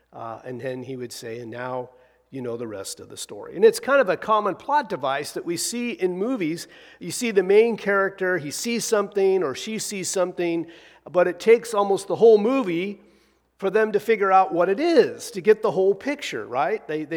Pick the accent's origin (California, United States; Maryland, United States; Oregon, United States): Oregon, United States; Pendleton; When I was growing up in Pendleton, Oregon, we had two radio stations.